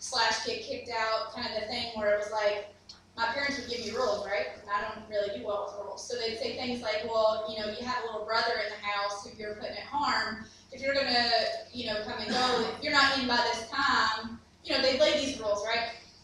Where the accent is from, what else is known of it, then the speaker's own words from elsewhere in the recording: Tennessee, United States; I graduated college or high school because in Tennessee, I'm not from New York, in case you're wondering.